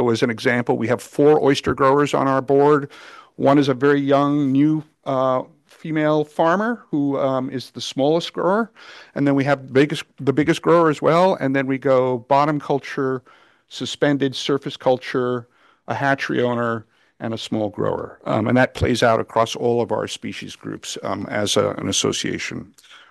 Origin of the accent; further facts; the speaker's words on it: Gardner, Maine, United States; I'm the Executive Director of the Maine Aquaculture Association. I come from Gardner.